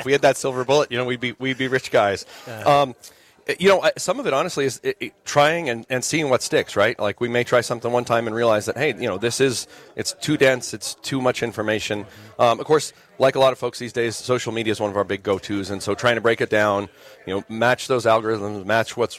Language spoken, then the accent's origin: English; Cheyenne, Wyoming, United States; I grew up in Cheyenne, Wyoming. No connection directly to a farm.